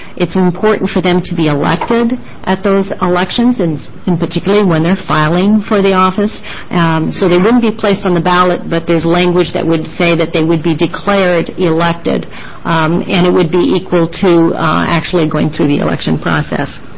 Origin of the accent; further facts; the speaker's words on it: Oregon, United States; I'm from Lane County